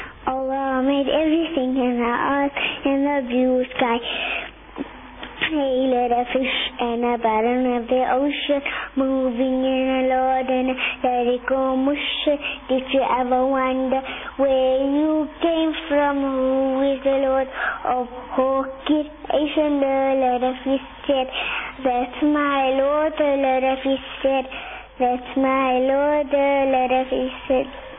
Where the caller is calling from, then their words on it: Kensington, Gauteng, South Africa; From Kensington.